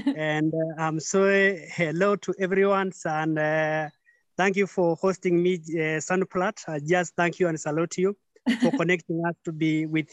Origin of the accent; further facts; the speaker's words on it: Nairobi, Kenya; I'm from Kenya, near to Nairobi, but I'm a pastoralist. I live with animals since birth.